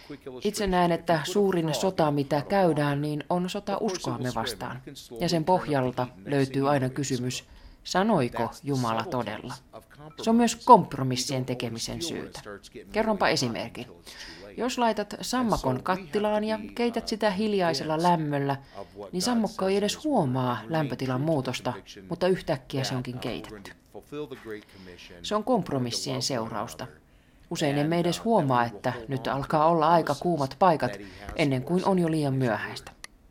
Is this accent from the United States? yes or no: yes; United States; Finnish is a second language; now in Mikkeli, Finland; Nuoriso on pitkälti aivan samanlaista kuin nuoret kotimaassani Yhdysvalloissa.